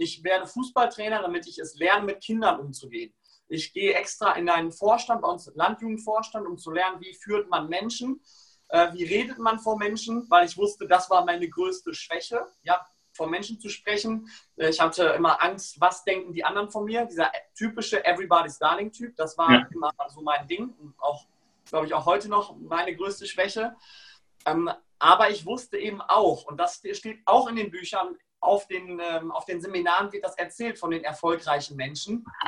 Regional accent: Münster, North Rhine-Westphalia, Germany; 25 Jahre alt. Ich komme gebürtig vom Bauernhof aus der Nähe von Münster. Da bin ich groß geworden, also 2000 Einwohner.

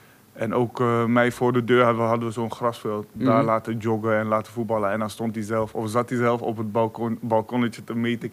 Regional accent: Netherlands; Maar ik ben in Nederland geboren. Dus en ik ben naar Nederland. Ben in Nederland naar school gegaan.

